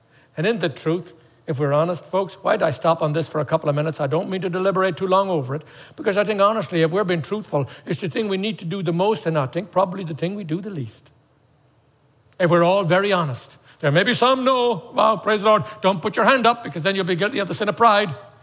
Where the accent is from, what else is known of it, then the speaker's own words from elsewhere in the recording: Ireland; I grew up in Ireland thinking that prayer was saying prayers.